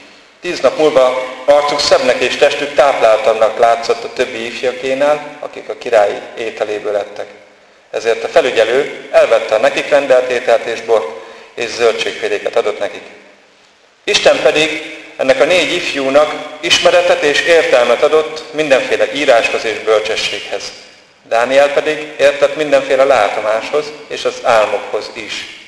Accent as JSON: {"language": "Hungarian", "town": "Szomolya", "region": "Borsod-Abaúj-Zemplén", "country": "Hungary", "tie": "born there", "said": "abban a faluban, ahová születtem, Szomolyára"}